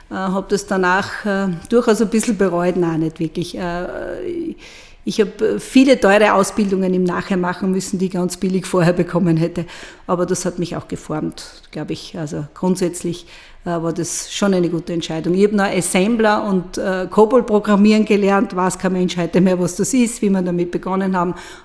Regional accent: Burgenland, Austria; born there; also born or lived in Styria; Stolze Burgenländerin, aber jetzt stolze Steirerin. Einen größeren Teil meines Lebens bin ich ja schon Steirerin als Burgenländerin.

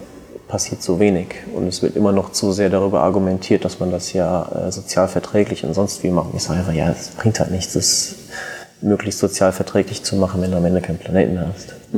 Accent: Bretzenheim, Rhineland-Palatinate, Germany; Ich bin in Bretzenheim aufgewachsen.

